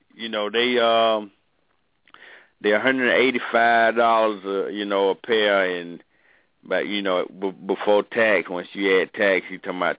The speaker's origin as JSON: {"language": "English", "town": "Atlanta", "region": "Georgia", "country": "United States", "tie": "born or raised there", "said": "Imagine being at a party in, like, a part of town like where I grew up in Vine City right now."}